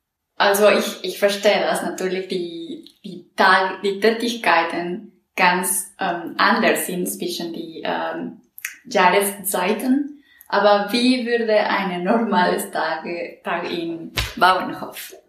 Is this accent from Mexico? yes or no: yes; Mexico City, Mexico; German is a second language; ich komme aus Mexiko-Stadt, wo ja, es ist eine große urbane Bereich oder ja, eine richtige große Stadt.